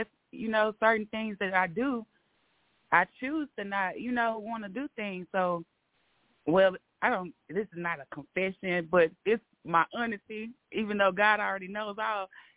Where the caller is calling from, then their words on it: Arkansas, United States; from Arkansas.